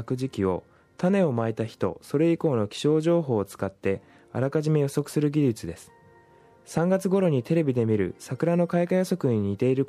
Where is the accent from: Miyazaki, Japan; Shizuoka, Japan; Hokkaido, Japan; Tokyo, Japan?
Tokyo, Japan; Kokubunji; now in Hiroshima, Japan; はい、出身は東京都国分寺市になります。